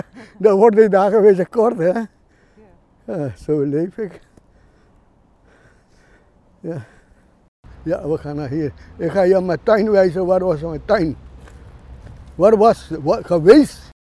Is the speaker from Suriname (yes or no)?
yes; Suriname; born there; 15 mei 1942 ben ik geboren in Suriname district. Nu ben ik nou, ja, 81